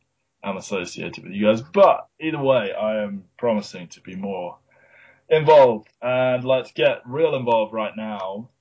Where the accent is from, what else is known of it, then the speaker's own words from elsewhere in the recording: England, United Kingdom; I'm all English and stuff.